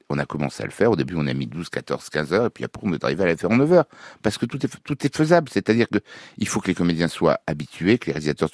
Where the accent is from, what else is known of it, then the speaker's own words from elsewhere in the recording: Algeria; born there; moved away; Je suis né en Algérie.